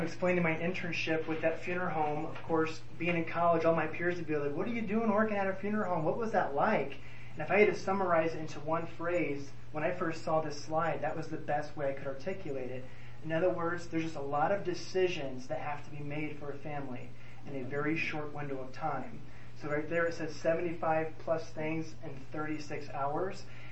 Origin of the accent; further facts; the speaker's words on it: Elkhart, Indiana, United States; I went to school at the University of Indianapolis because I'm originally from Elkhart, Indiana.